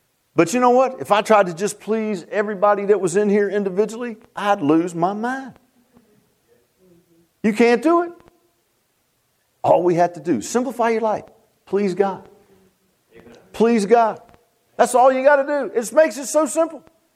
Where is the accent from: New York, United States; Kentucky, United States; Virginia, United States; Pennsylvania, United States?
Virginia, United States; Virginia Beach; We were down in, I grew up in Virginia Beach.